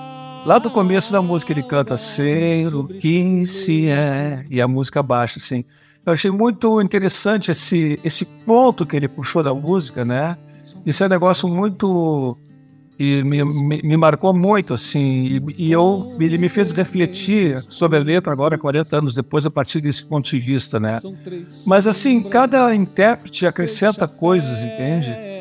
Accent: Rio Grande do Sul, Brazil; Então, e eu como gaúcho

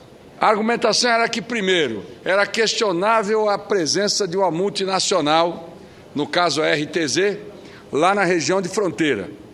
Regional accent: Corumbá, Mato Grosso do Sul, Brazil; as empresas estavam sentadas nas jazidas lá da minha cidade, Corumbá

